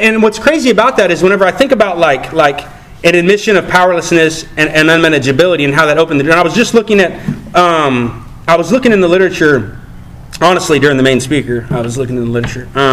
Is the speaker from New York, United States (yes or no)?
no; Tulsa, Oklahoma, United States; I was in Kansas City and I met someone there, and I told them that I was from Tulsa